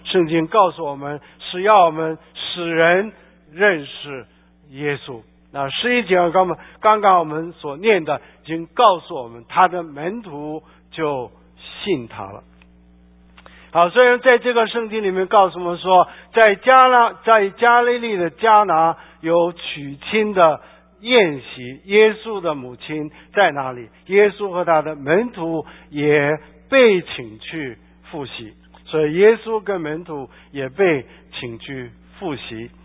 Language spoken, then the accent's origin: Chinese; China; 我们中国人说婚姻是人生大事